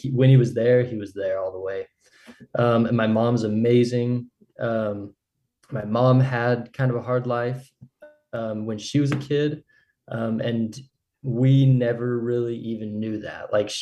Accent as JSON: {"language": "English", "town": "Mesa", "region": "Arizona", "country": "United States", "tie": "born or raised there", "also_born_or_lived": "Dallas, United States", "said": "So I grew up in Mesa. I was born in Dallas, Texas, but we just lived there for a few years. Pretty much from the time I was four, we were in the same house."}